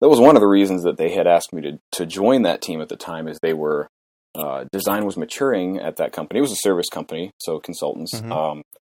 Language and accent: English; Pittsburgh, Pennsylvania, United States; now in Minneapolis, United States; although I'm originally from the East Coast. I came from and grew up in Pittsburgh, Pennsylvania.